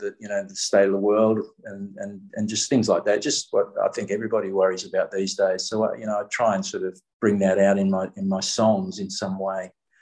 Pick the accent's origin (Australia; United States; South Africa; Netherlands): Australia; Fremantle, Western Australia; It's a very big part of where I grew up here in Fremantle